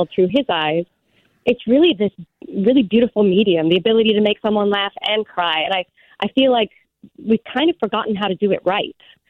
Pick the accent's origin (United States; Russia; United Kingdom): United Kingdom; England; I grew up in England